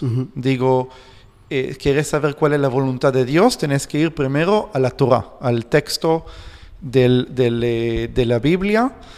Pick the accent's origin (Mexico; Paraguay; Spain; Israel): Israel; Spanish is a second language; israelí, judío. He crecido en Israel, nací en Israel. Mis padres son judíos que emigraron a Israel de Argentina. Por eso puedo hablar español.